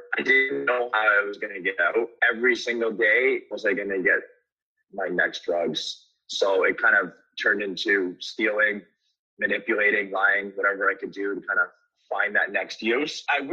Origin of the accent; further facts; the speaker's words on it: Guelph, Ontario, Canada; also born or lived in St. Catharines; I was born in St. Catharines, but I was raised in Guelph.